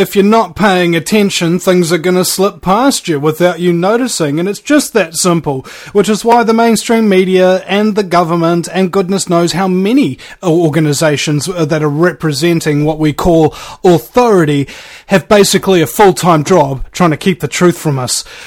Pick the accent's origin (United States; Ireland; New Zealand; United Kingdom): New Zealand; I'm kind of embarrassed to tell people I'm a New Zealander as well.